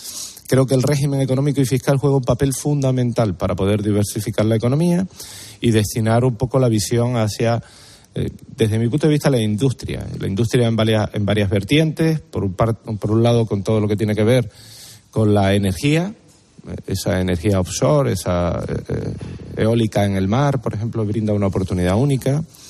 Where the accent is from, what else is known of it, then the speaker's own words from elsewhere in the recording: Canary Islands, Spain; nuestro régimen económico y fiscal es un derecho que tenemos los canarios